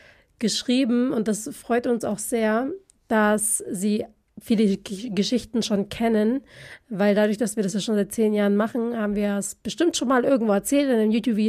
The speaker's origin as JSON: {"language": "German", "country": "Philippines", "said": "bei uns auf den Philippinen heißt es auch nicht Monster, sondern es heißt Momo. Also ich weiß nicht, ob das noch unserem Dialekt so ist."}